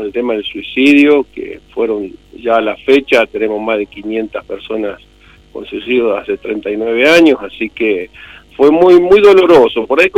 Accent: Buenos Aires, Argentina; now in Mendoza, Argentina; Yo soy de Buenos Aires, soy nacido en Buenos Aires. Ya hacen casi 32 años que vivo acá en Mendoza.

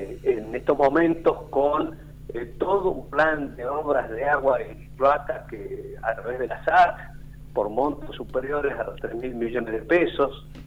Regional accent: Tucumán, Argentina; Yo siempre soy muy tucumano

